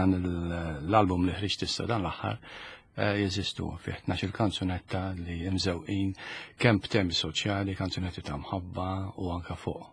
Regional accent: Birkirkara, Central Region, Malta; Jiena wieled u trabbejt Birkirkara, ħdejn il-Knisja ta' Sant'Alina. Konna familja ta' ħames tfal

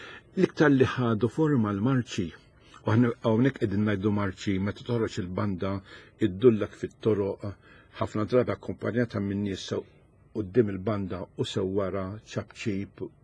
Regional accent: Ħamrun, Southern Harbour, Malta; Jiena mill-Ħamrun, meta kont se studjet kifat li studjet fil-każini tal-Banat tal-Ħamrun

